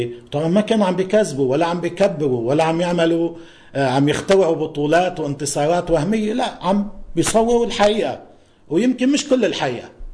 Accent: Lebanon; بس أنا كلبناني وكإنسان بشعر أنه أنا كمان معني بشكل أو بآخر

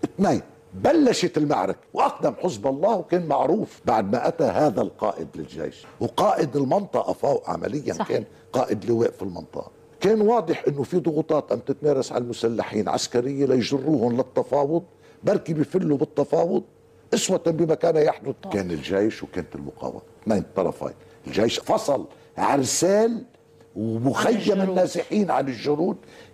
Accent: Lebanon; طيب أنا كلبناني عندي سبق ومريت بتجربة الفلسطينيين

